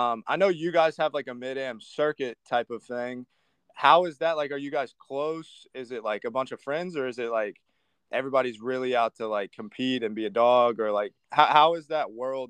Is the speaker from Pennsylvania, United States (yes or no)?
no; Kentucky, United States; So I'm from Kentucky, kind of small town. It gets cold in the winter.